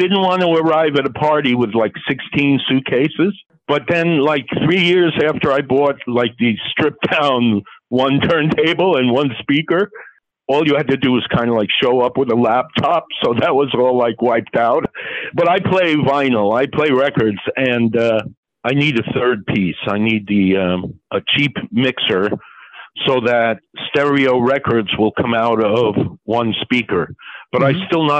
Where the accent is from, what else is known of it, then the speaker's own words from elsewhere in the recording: Massapequa Park, New York, United States; also born or lived in Manhattan; I was born in Manhattan, downtown, and lived there on 61st and 1st until I was 3. And then we moved to Massapequa Park, and we lived on 1st Street in Massapequa Park.